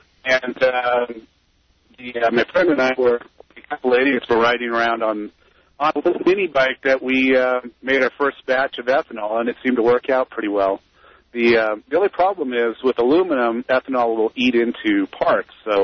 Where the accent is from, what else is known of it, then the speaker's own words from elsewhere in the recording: Seattle, Washington, United States; Yeah, I had an old Ford convertible. I grew up in Seattle, and we used to go everywhere in that.